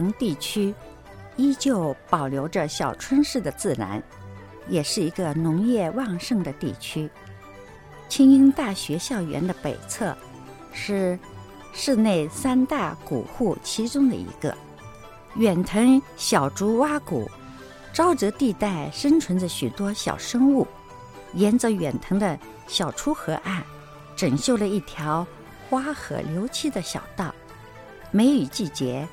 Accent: Shanghai, China; 私、まあ、上海生まれ育ちですので

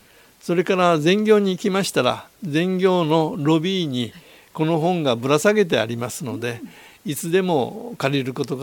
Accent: Kyushu, Japan; 私はですね、九州の、今、はい、話し方も訛りが出ると思いますけど、九州の出身でして、はい、昭和26年頃から全行の立石に住み始めました。

